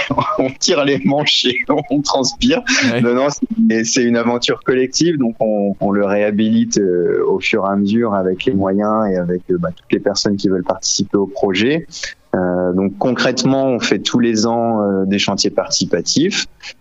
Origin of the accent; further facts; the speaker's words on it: Boulogne-sur-Mer, Hauts-de-France, France; also born or lived in Lille; on n'est pas originaire de la région. À la base, on est plutôt de Lille, Boulogne-sur-Mer, pour ma part. Mais par contre, on est dans l'Aisne depuis déjà une dizaine d'années. Avant d'être en Thiérache, on était pas très loin de Laon, dans le pays de Serres.